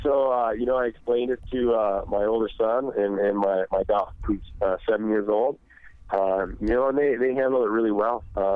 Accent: New London, Minnesota, United States; I grew up in New London, Minnesota, so about an hour and a half south west of Piers. Grew up there and wrestled, played football, baseball

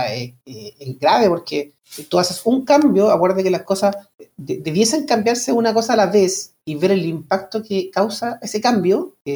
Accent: Chile; hay un montón de cosas que siempre hemos vivido como chilenos

